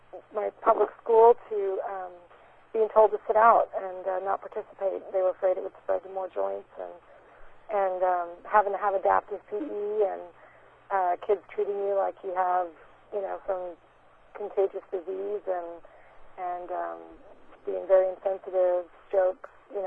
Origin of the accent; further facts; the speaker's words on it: Katy, Texas, United States; I'm from Texas and the Houston area, a town called Katy.